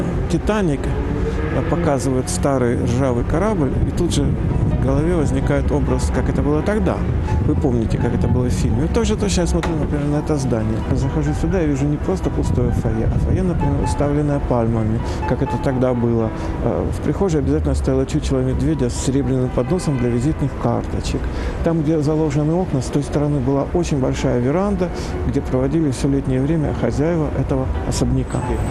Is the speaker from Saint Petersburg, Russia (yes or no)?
no; Kamenny Brod, Rostov Oblast, Russia; Я родился не в Ростове. И вообще все мое детство прошло в деревне, в сельской местности, на хуторе Каменный Брод, станице Грушевской. В общем, и все мои предки по матери были казаки донские.